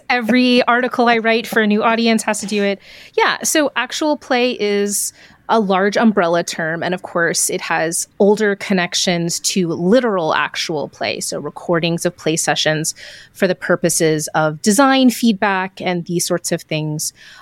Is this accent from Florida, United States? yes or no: no; Texas, United States; And also, because I'm from Texas, Steve Jackson games.